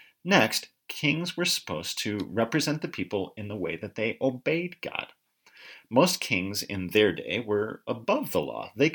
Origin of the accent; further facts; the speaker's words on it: United States; For me, as an American, it is hard for me to accept a king.